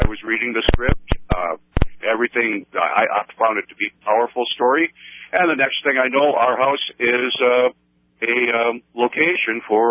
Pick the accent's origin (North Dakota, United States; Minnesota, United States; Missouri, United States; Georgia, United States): North Dakota, United States; I'm from North Dakota. So we swap lots about our respective home states.